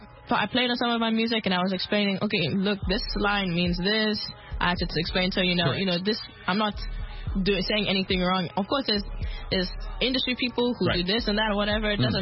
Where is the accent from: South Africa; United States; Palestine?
South Africa; also born or lived in Ireland; my dad's English-Irish, and I was born in Ireland, but I grew up in South Africa.